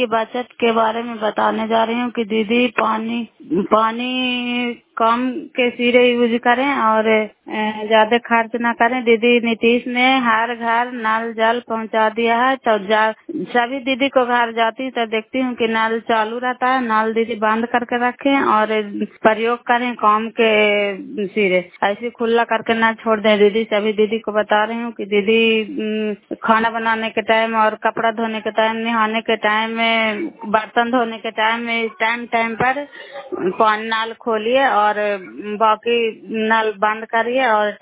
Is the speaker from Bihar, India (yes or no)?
yes; Bairiganj, Bihar, India; नालंदा जिला कराई ब्लॉक मकरौता पंचायत ग्राम बैरीगंज की निवासी हूँ।